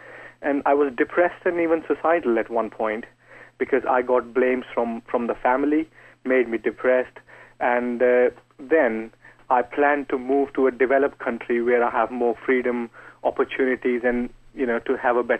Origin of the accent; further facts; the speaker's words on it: India; I grew up in India, and it was like an environment of poverty where basic necessities were a problem.